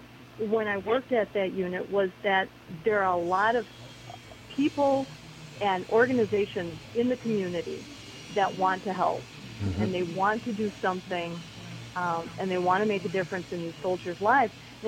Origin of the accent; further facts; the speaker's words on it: Sun Prairie, Wisconsin, United States; say from my hometown of Sun Prairie, Wisconsin